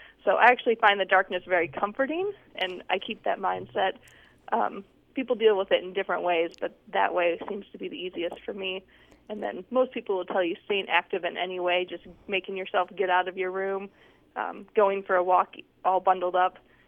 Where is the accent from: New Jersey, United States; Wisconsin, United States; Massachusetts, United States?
Wisconsin, United States; Milwaukee; And I actually grew up in the north. I grew up in Milwaukee, which is the most far north, but it's a little further north than the rest of the country.